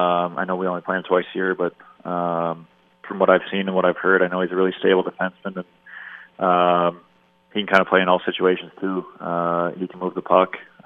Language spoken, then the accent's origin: English; Hermantown, Minnesota, United States; now in Winnipeg, Canada; But I grew up in Hermantown, Minnesota, which is right outside of Duluth, Minnesota. When we moved to Minnesota, it was in the year 2000, 2001